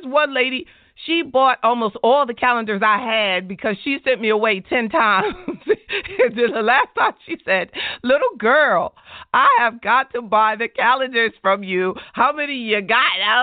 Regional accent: the South, United States; I'm from the South. And I have an office in New York City.

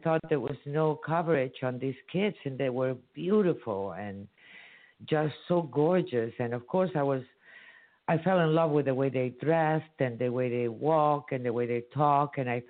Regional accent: Barcelona, Catalonia, Spain; We're in Barcelona, Spain.

